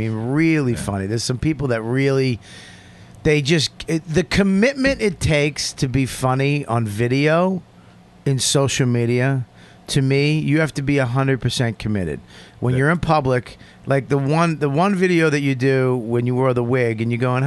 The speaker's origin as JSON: {"language": "English", "town": "Dorchester", "region": "Massachusetts", "country": "United States", "said": "I'm fucking joking, dude. I'm from Dorchester."}